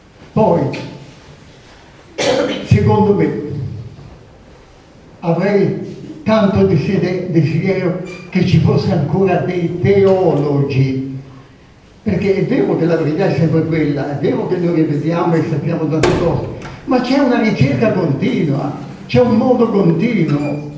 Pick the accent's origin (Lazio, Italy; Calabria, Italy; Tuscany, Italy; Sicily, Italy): Tuscany, Italy; Siccome sono toscano